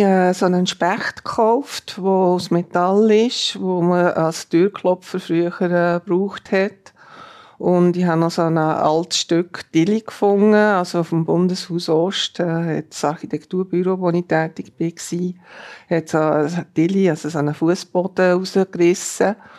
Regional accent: Bern, Switzerland; Ich gehe so bei uns in Bern einfach, wenn es Flohmärkte gibt, bin ich sehr gerne auf Flohmärkte zu finden.

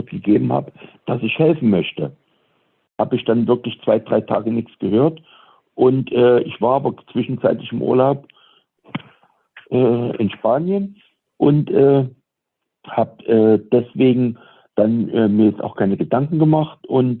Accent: Saxony, Germany; moved away as an adult; ich bin also im Osten in Sachsen aufgewachsen, im Erzgebirge.

